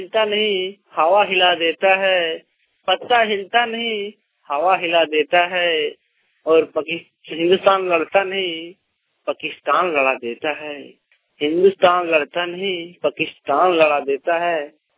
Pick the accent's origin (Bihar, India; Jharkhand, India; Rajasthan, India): Jharkhand, India; Jamua; ग्राम चिरोड़ी पोस्टाड़ी प्रखंड जमुआ जिला के रहने वाले, दिल्ली जिला के रहने वाले हैं।